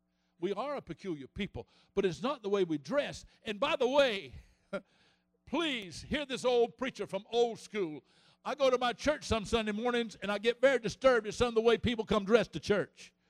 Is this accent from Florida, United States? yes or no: yes; Florida, United States; I'm from Florida. And when I go back home, I have trouble eating because they have ruined me in Louisiana.